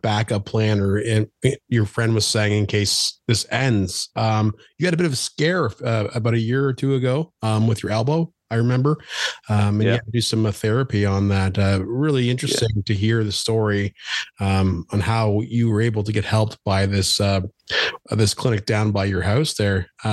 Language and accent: English; Canada; I'm a Canadian.